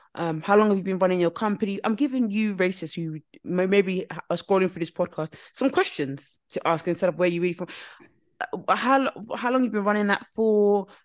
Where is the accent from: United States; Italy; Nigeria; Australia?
Nigeria; when you're asking us where you're from, okay, so now I said Nigeria. Oh, yeah, I've been to Africa.